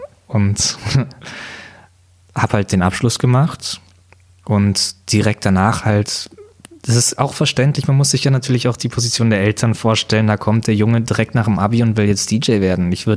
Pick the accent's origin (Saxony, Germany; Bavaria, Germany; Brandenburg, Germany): Bavaria, Germany; Munich; Ich bin aus München